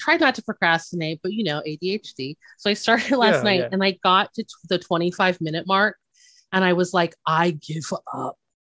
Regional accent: Philippines; I'm like, well, you know, I'm Filipino, but whatever.

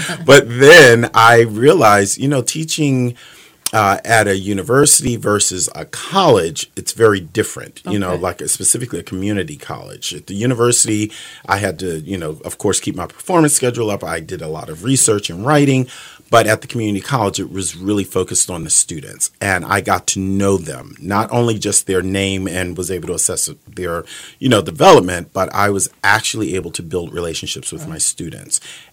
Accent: Philadelphia, Pennsylvania, United States; moved away as an adult; Well, as you mentioned, I am from Philadelphia, where I was born and raised. My family is still there.

